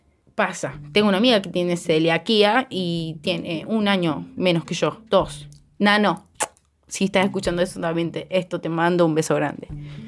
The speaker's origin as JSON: {"language": "Spanish", "region": "Córdoba", "country": "Argentina", "said": "porque ya que estoy en Córdoba, soy cordobesa"}